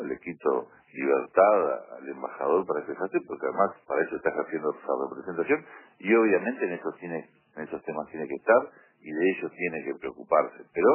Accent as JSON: {"language": "Spanish", "country": "Uruguay", "said": "cómo somos los uruguayos"}